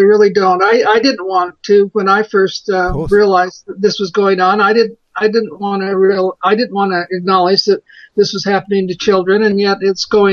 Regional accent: Utah, United States; I'm from Utah, where the LDS Church is located

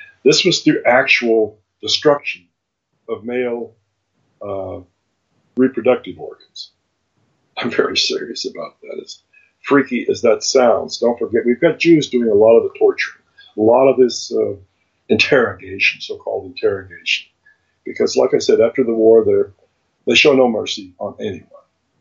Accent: United States; I'm an American, by the way. I grew up in that period right after the war.

